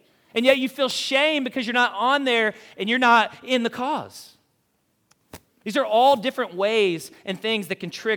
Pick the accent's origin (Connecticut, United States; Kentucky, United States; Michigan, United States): Kentucky, United States; I grew up in Kentucky.